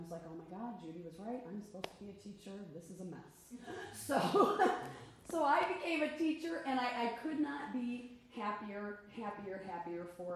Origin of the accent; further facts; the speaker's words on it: Iowa, United States; also born or lived in Kansas; now in Chicago, United States; I didn't grow up with show choir. I grew up in Iowa and Kansas. Yeah. I will say y'all a lot, so brace yourself.